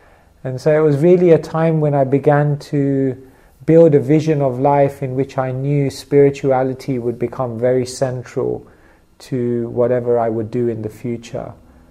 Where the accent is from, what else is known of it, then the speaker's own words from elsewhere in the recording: Wembley, London, United Kingdom; I grew up in Wembley in a cosmopolitan city, surrounded by different cultures and religions. It was a melting pot of different traditions.